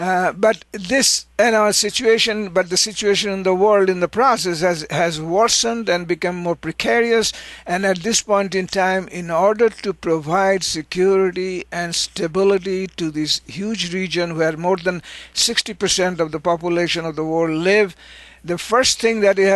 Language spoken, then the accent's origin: English; India; the Chinese often say about the Indians, and I'm being an Indian, I heard this